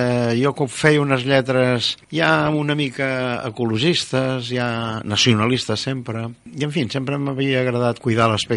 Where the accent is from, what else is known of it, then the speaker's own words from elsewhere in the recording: Barcelona, Catalonia, Spain; born there; also born or lived in Mallorca; now in Girona, Spain; Jo soc nascut a Barcelona... De molt jove vaig estar a Mallorca, després a Barcelona, una altra vegada, fent la carrera, i després vaig anar a voltar per Espanya, a Sevilla, a Madrid, a Valladolid, a Astúries, i finalment vam caure a Girona